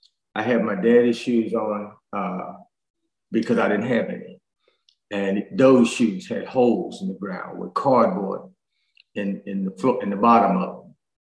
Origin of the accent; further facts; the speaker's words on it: Washington, District of Columbia, United States; also born or lived in North Carolina; I grew up in Washington, D.C., as you know. That's where I'm from, born and raised. Raised between Washington, D.C. and North Carolina, Durham, Raleigh, Rocky Mount.